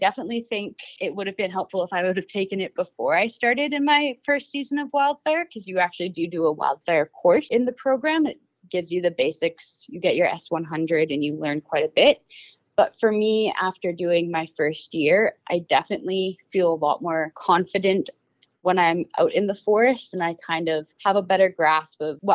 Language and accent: English; 100 Mile House, British Columbia, Canada; I worked in my hometown 100 Mile House on the local unit crew for 3 years.